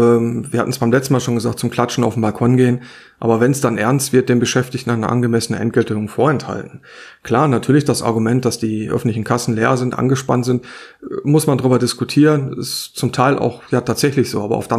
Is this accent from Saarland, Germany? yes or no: yes; Saarbrücken, Saarland, Germany; bei uns in Saarbrücken